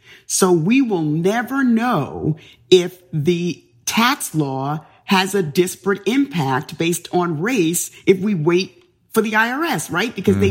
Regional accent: Bronx, New York, United States; So I grew up in the South Bronx. I dealt with racism every day.

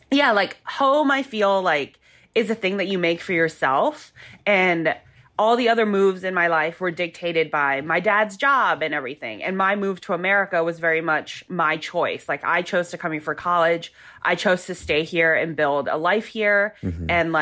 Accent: Hong Kong; also born or lived in Singapore / Indonesia; now in United States; So I was born in Singapore and I grew up in Hong Kong and Indonesia. And then I came over here for college in Savannah, Georgia, which it's a big move and a really funny move.

